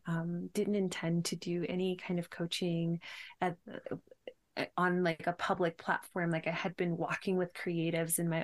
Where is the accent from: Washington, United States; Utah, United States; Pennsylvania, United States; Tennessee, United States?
Tennessee, United States; Memphis; also born or lived in Knoxville; Well, yeah. So I grew up in Memphis, Tennessee. So I'm actually from the Mississippi River, like that area, right where Tennessee and Mississippi touch.